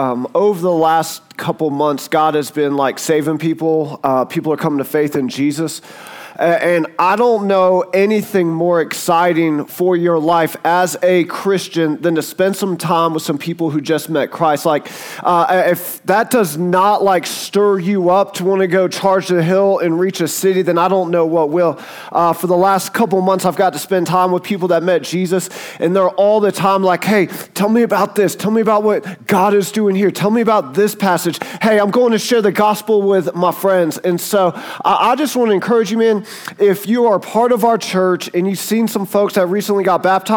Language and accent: English; the South, United States; I'm kind of redneck, right? I'm from the South and I like to hunt and do that kind of thing.